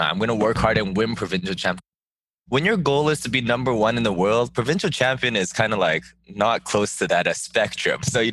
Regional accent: Vancouver, British Columbia, Canada; So I grew up in Vancouver, Canada. Been here most of my life, yeah.

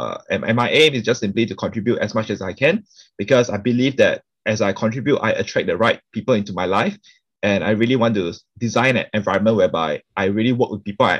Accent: Singapore; I think growing up in Singapore, there were certain occasions where I felt financially quite inferior

